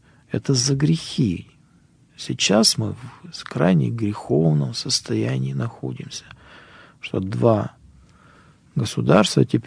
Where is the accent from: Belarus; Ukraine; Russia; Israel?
Ukraine; born there; Да, я родился на Украине, у меня мать украинка, чистокровная, настоящая, вот отец русский настоящий, ну как, наполовину, да, по маме, отец русский, вот, родился там, жил там в Казахстане